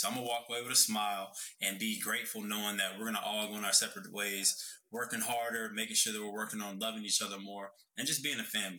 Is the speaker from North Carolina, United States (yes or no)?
yes; North Carolina, United States; because I'm from North Carolina.